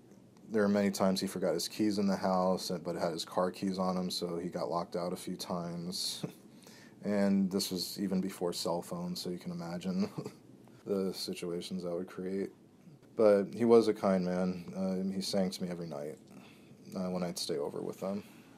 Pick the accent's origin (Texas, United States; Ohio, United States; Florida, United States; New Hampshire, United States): Florida, United States; Hollywood; I grew up in Hollywood, Florida. My grandparents at that time lived in Miami Gardens.